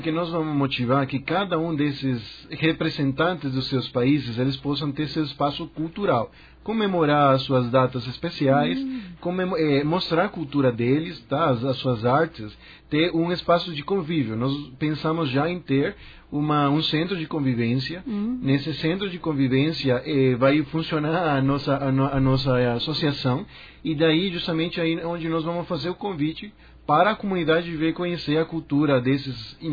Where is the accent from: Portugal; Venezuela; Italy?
Venezuela; now in Maringá, Brazil; olha, eu venho da Venezuela